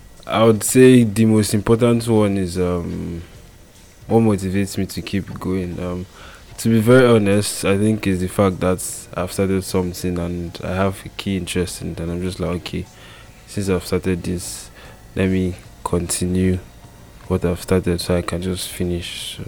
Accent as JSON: {"language": "English", "country": "Nigeria", "said": "because me, I'm a Nigerian"}